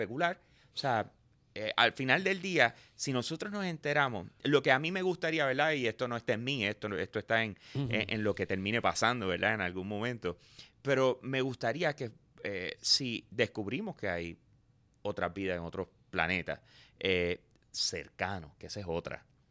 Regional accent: Puerto Rico; Yo soy sato, yo soy boricua.

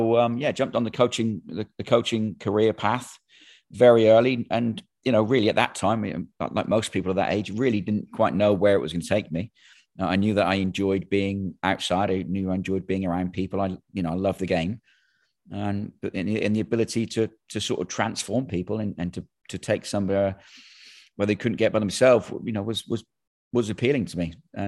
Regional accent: Plymouth, South West England, United Kingdom; Well, yeah, I grew up in Plymouth, England.

